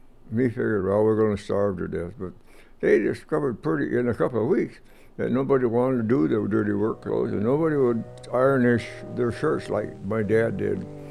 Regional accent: United States; but I'm an American, isn't that right?

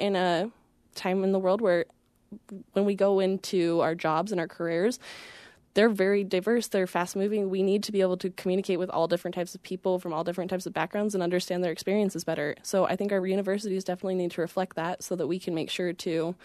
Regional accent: Idaho, United States; I was raised in Idaho. I went to Idaho schools, and this isn't even my first Idaho university I've attended

